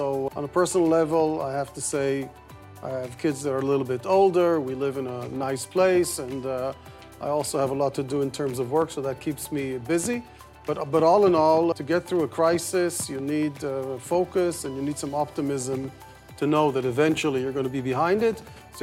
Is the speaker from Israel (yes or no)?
yes; Israel; But you know, being born and bred in Israel, you've gone through numerous crises, wars, etc.